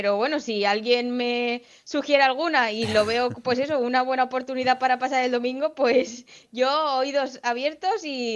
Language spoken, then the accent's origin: Spanish; Sabadell, Catalonia, Spain; yo soy de Sabadell, es una ciudad con bastantes subes y bajas.